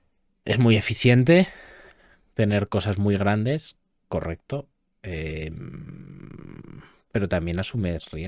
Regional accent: Spain; pero como contribuyentes españoles no tuviésemos ni el riesgo de tener que rescatarles

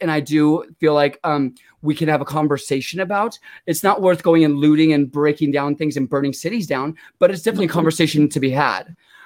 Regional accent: United States; I'm American.

